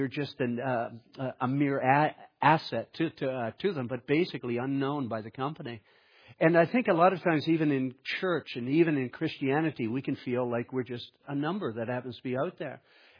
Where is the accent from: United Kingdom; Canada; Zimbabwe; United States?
Canada; Nova Scotia; also born or lived in Manitoba; I was born in Manitoba. You know, if somebody asked me again where I was from, I could actually say I'm from Manitoba. I grew up in Nova Scotia. I could actually say that I'm from Nova Scotia.